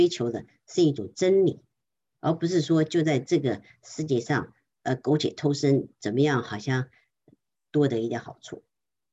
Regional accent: China; 我们中国人也常常引用一句话，就是说，在人不能，但是在神，凡事都能。

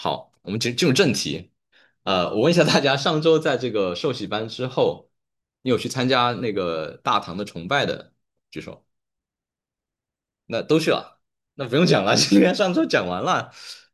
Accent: Sichuan, China; 因为我四川人

